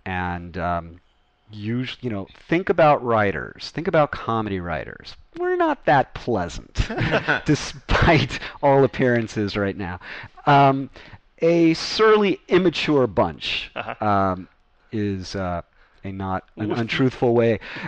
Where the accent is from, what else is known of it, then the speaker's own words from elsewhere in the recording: Malibu, California, United States; And I grew up in Malibu. Junior high school was just, everybody was a stoner surfer.